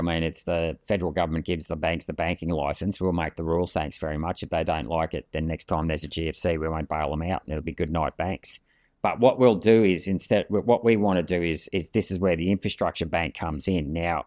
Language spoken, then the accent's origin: English; Chinchilla, Queensland, Australia; I grew up in Chinchilla. I did fruit picking.